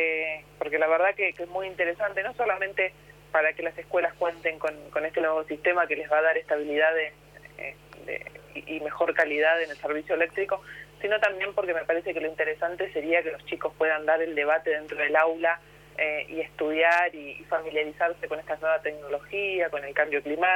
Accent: Tres Arroyos, Buenos Aires Province, Argentina; yo soy de Tres Arroyos y tenemos dos escuelas dentro de la ciudad que fueron seleccionadas.

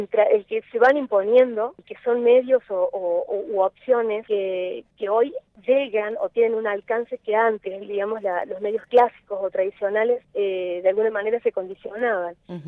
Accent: Córdoba, Argentina; siendo cordobesa

